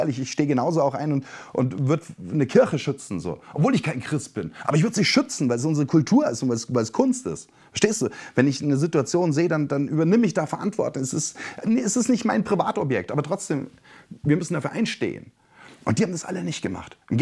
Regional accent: Bavaria, Germany; Ich bin selber aus Bayern und so.

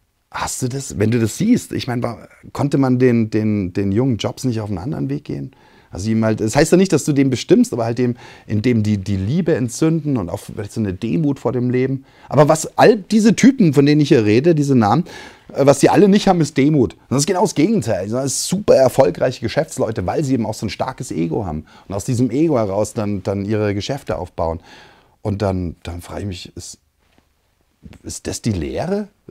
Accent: Germany; dann kommt irgendwann meine Familie, dann kommt irgendwann vielleicht die Region, wo ich aufgewachsen bin, dann kommt vielleicht Deutschland

